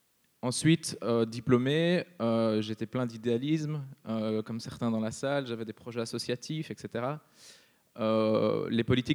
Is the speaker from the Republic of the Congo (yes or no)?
no; Brussels, Belgium; D'abord, je suis bruxellois